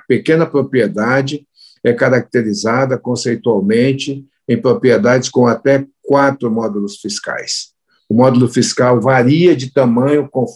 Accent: Manaus, Amazonas, Brazil; sou do Amazonas, eu sou de Manaus, eu sou das águas e da floresta.

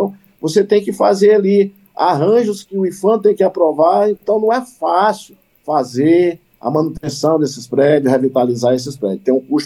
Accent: São Luís, Maranhão, Brazil; born there; Quando eu nasci em São Luís, nós tínhamos chuvas regulares

